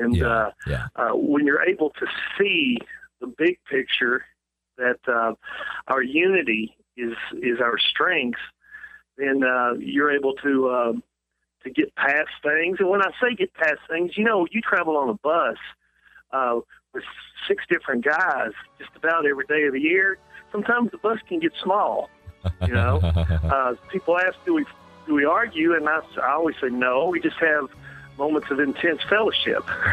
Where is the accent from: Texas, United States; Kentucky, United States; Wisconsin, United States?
Kentucky, United States; Louisville; also born or lived in Panama City, Florida; now in Pigeon Forge, United States; I was born in Panama City, Florida. My dad was stationed at Tyndall Air Force Base, and I lived there till I was four. Then we moved to Louisville, Kentucky, and I stayed there up until about 16 years ago, and then I moved to Pigeon Forge